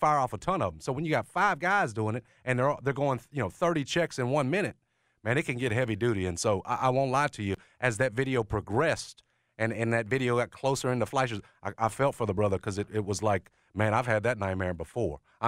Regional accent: Memphis, Tennessee, United States; At least those of us growing up in Memphis that know what checking is

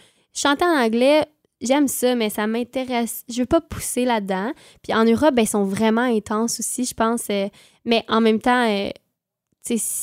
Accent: Quebec, Canada; accent: Québécois; j'ai un accent super québécois dans cette chanson-là

